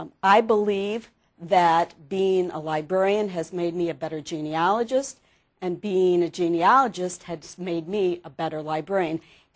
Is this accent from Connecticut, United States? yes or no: no; Covington, Louisiana, United States; I'm from Covington, Louisiana.